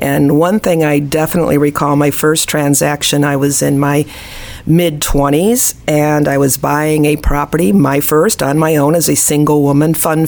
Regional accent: Gary, Indiana, United States; I'm originally from the Midwest, the Chicago area. I was born in the beautiful city of Gary, Indiana.

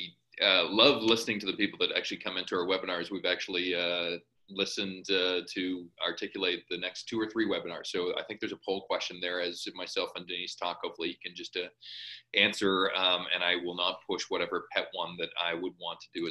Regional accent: Canada; I just throw that in there as a Canadian.

